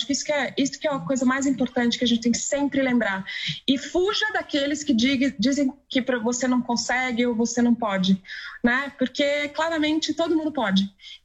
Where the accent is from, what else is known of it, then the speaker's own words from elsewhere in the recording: São José dos Campos, São Paulo, Brazil; now in São Paulo, Brazil; Eu sou do interior, eu sou de São José dos Campos, eu vim para São Paulo para fazer meus estudos